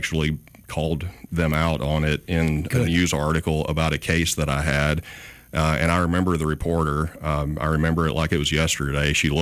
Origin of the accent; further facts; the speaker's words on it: Athens, Alabama, United States; now in Mobile, United States; I didn't grow up in Mobile. I grew up outside of Athens, Alabama, in a cow pasture